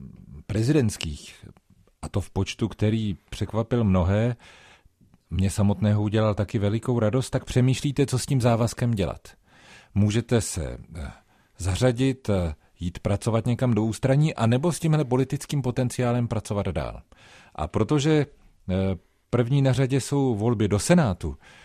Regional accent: Prague, Czechia; Já jsem Pražák od narození a řekl bych, že vodou vlastně křtěný. To znamená, tady jsem chodil do školy, tady jsem studoval, tady mám celou řadu adres

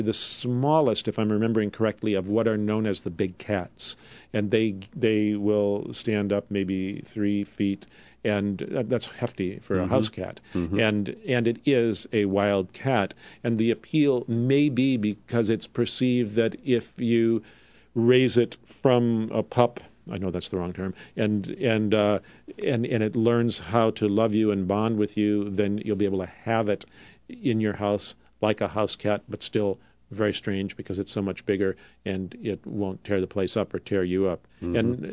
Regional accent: Wisconsin, United States; But I grew up in Wisconsin and you in Ohio, and we know that's not so.

